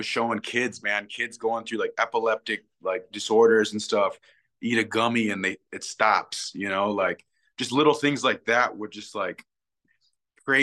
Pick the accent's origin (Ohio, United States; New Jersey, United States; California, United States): Ohio, United States; We grew up in Northwest Ohio, so it was a real big wrestling area, you know.